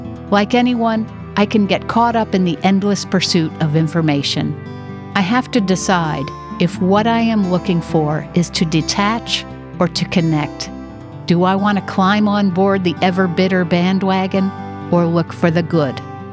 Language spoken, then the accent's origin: English; Manhattan, New York, United States; I remember growing up in Manhattan, wishing that I could be more out in nature.